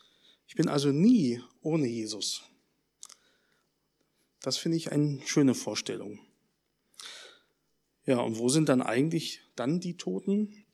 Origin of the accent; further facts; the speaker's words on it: Berlin, Germany; Ich komme aus Berlin, schon mal erwähnt. Und dort haben wir einige solche Häuser.